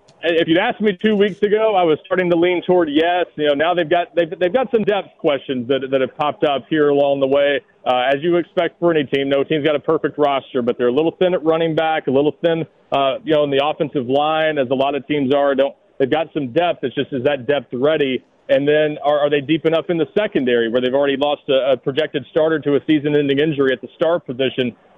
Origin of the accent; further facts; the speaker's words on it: the South, United States; accent: Southern; I can't completely replicate it the way he says it, but it's that's the best way in my southern accent that I can do it.